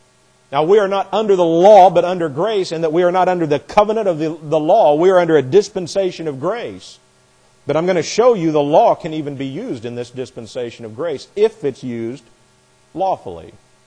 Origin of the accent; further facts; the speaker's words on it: Frankfort, Indiana, United States; where I grew up in Indiana, I grew up in such a little tiny town that we didn't even have street signs.